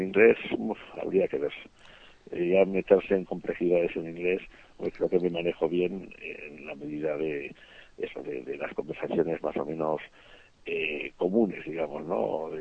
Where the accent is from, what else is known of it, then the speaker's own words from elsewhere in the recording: San Sebastián, Basque Country, Spain; born there; yo nací en San Sebastián, que como sabe Paqui, seguramente también pues está 18 kilómetros de la frontera de Francia